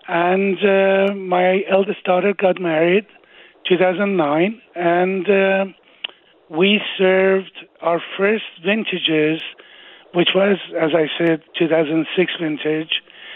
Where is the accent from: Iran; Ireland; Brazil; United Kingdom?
Iran; English is a second language; moved away as an adult; now in United States; I'm Persian. I was born back in 1953, about 41 or 2 years ago. I came out of Iran just before the revolution. I think it was October of 1978. I went to London, England